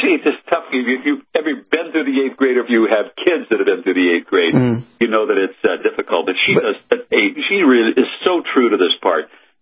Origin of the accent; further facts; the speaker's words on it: Pacific Northwest, United States; Well, they do, and I grew up in the Northwest, and we had the Northwest music scene.